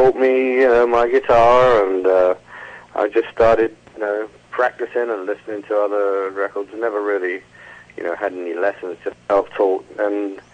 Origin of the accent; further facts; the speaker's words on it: London, United Kingdom; I'm from England, London.